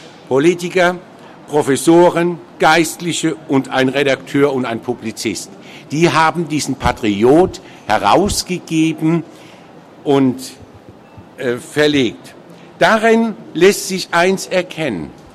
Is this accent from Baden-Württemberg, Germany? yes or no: yes; Mannheim, Baden-Württemberg, Germany; Da sind die Herren aus Hamburg dann hier im Südwesten der Republik, wo ich herkomme, aus Mannheim